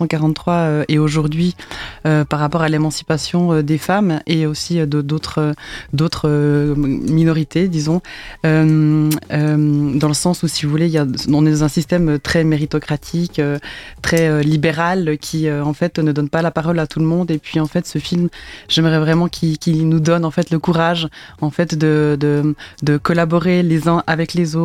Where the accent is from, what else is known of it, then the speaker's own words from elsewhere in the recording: La Chaux-de-Fonds, Neuchâtel, Switzerland; moi je suis suisse, j'ai grandi à La Chaux-de-Fonds, non loin d'une frontière